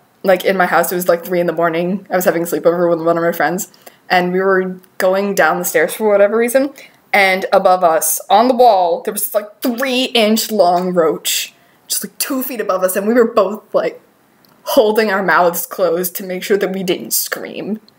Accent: Georgia, United States; No, I'm from Georgia, so I'm generally used to roaches, but they just creep me out.

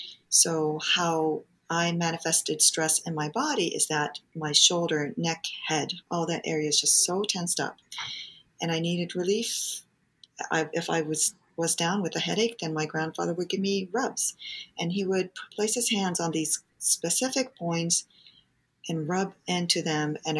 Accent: Japan; moved away; We grew up in Japan. I grew up in a three-generation household.

